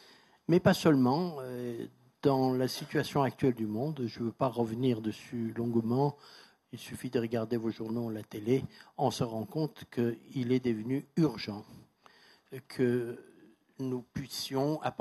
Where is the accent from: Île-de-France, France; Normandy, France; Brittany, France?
Brittany, France; Brest; also born or lived in Iran; Je viens de Brest, comme ça a été dit